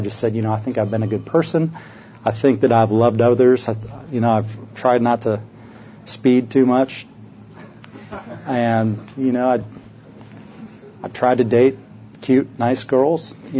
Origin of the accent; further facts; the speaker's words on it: Des Moines, Iowa, United States; I grew up in Des Moines, Iowa, and the thriving metropolis.